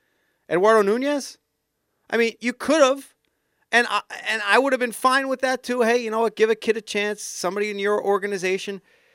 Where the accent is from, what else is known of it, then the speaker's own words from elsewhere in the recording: New Jersey, United States; my experience living here my whole life, growing up in New Jersey and watching these teams, they love guys who grind it out.